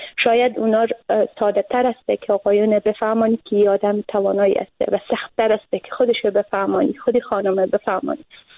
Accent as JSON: {"language": "Persian", "country": "Afghanistan", "said": "ما زنا اوقدر به محیط افغانستان و به محیط فرهنگی کشورمان متاسفانه در دعای جنگ قربانی شده ایم"}